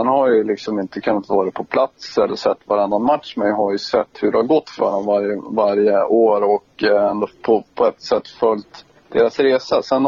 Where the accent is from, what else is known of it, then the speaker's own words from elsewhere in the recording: Åre, Jämtland County, Sweden; Jag är faktiskt en jämtlänning, född och uppvuxen i Åre.